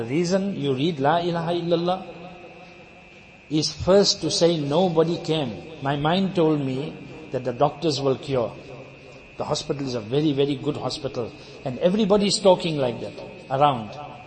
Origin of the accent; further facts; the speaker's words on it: Lenasia, Gauteng, South Africa; I come from Lanesia, Lens.